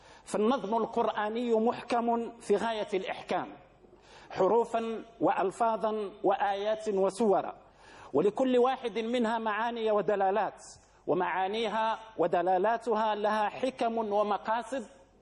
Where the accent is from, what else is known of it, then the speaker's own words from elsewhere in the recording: Morocco; في بلدنا المغرب